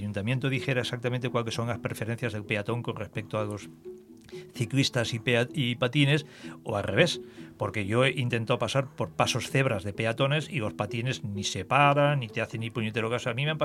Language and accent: Spanish; Valencian Community, Spain; Yo me proclamo valenciano, enamoradísimo de mi tierra y además la defenderé a muerte.